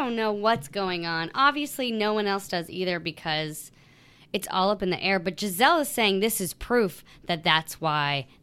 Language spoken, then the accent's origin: English; San Jose, California, United States; Like, I was from South San Jose, not super nice part of town.